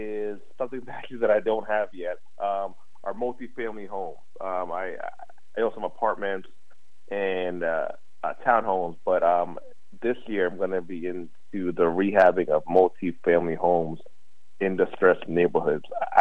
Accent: New York, United States; born there; am a proud Black man of Jamaican heritage. I was born in New York, but my parents are from Jamaica, so I'm West Indian background.

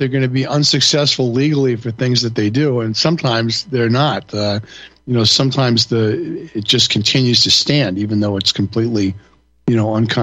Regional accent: New York, United States; I grew up in New York and I've seen, you know, many, many large groups of people that are not well behaved.

